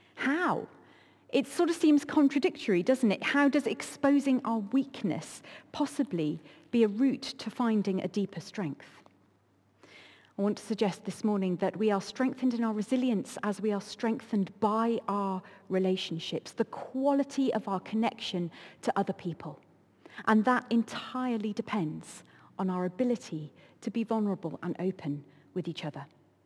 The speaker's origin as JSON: {"language": "English", "country": "United Kingdom", "said": "And we're British after all, aren't we?"}